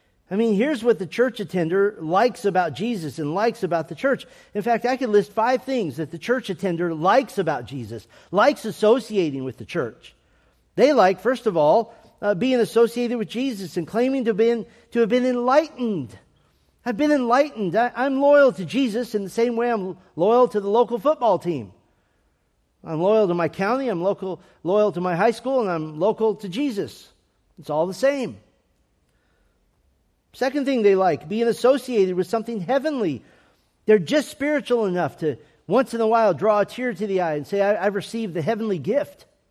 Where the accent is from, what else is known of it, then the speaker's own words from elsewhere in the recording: Texas, United States; born there; Because I was born in Texas, I was baptized when I was 8 years old